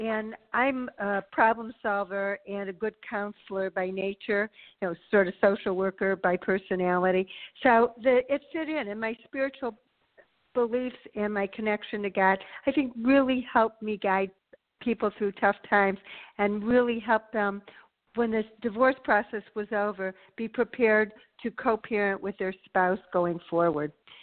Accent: Detroit, Michigan, United States; now in Marion, United States; I'm from the Detroit area. I married the Hoosier and relocated here full-time 3 years ago after he retired to run the family farms.

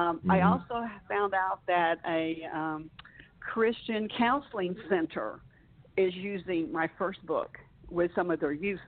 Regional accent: Alabama, United States; You know, I grew up in Alabama, and sometimes we talk and write the same way.

